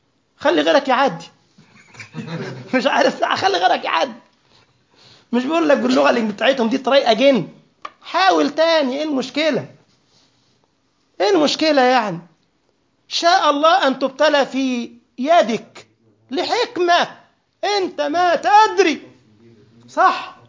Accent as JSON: {"language": "Arabic", "country": "Egypt", "said": "عشان كده أنا بفتخر قوي إن أنا من مصر"}